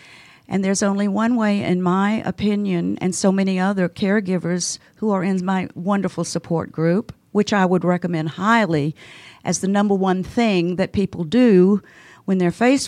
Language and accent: English; Atlanta, Georgia, United States; I was born in Atlanta, Georgia, graduated from Grady High School.